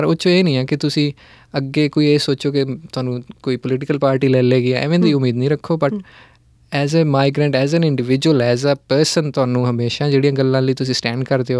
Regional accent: Bhakharpura, Punjab, India; 2 ਸਾਲ ਪਹਿਲਾਂ ਮੈਂ ਆਪਣੇ ਪਿੰਡ ਗਿਆ ਸੀ, ਸਾਡਾ ਪਿੰਡ ਹੈ ਭਾਖਰਪੁਰਾ ਬਟਾਲੇ ਔਰ ਅੰਮ੍ਰਿਤਸਰ ਦੇ ਵਿੱਚ

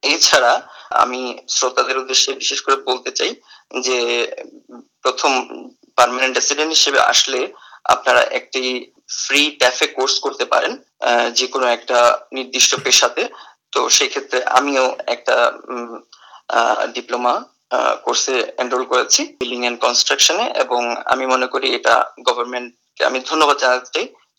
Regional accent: Bangladesh; now in Australia; আমি আমাদের বাংলাদেশি কমিউনিটির সাথে যোগাযোগ করেছি এবং তাদের কাছ থেকে বেশ কিছু সহযোগিতা আমি পেয়েছি। বিশেষ করে আমি আমার বাসা খোঁজার ক্ষেত্রে আমি বলবো যে অস্ট্রেলিয়াতে এসে বাসা সার্চ করা এবং পাওয়া কিন্তু অনেক কঠিন ব্যাপার

